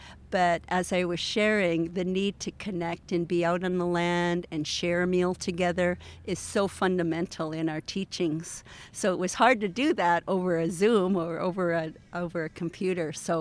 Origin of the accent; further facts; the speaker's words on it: Causton, British Columbia, Canada; I'm a Sioux Nation citizen, born and raised in Causton, British Columbia, in our beautiful Sioux territory, more of the southern end